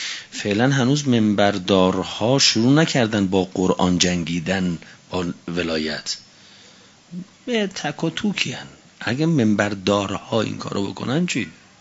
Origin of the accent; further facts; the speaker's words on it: Tehran, Tehran Province, Iran; ما که تهرانیم.